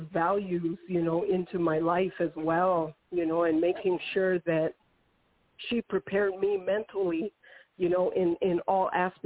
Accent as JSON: {"language": "English", "town": "Ohkay Owingeh", "region": "New Mexico", "country": "United States", "said": "I come from Okeowinge, which is, when translated into English, means village of the strong. And so I come from the village of the strong."}